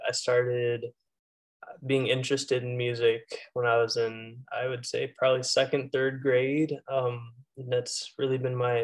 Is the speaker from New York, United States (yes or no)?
no; Katy, Texas, United States; now in Austin, United States; Yeah, I'm from Katy, Texas, which is right outside of Houston. And then I moved here to Austin when, I guess, 2015.